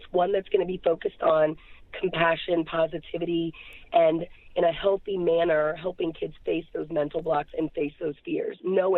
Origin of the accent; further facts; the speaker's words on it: Silver Spring, Maryland, United States; I grew up in Silver Spring, Maryland. I have an older sister and a younger brother.